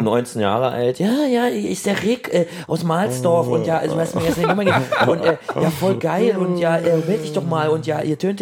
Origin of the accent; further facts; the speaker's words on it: Berlin, Germany; By the way, sind wir halt beide Berliner